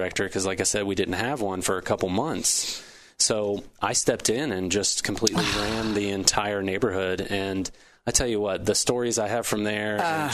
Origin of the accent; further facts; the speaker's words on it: Tulsa, Oklahoma, United States; That was a part of us moving back to Oklahoma, was that she could stay home, that we have family here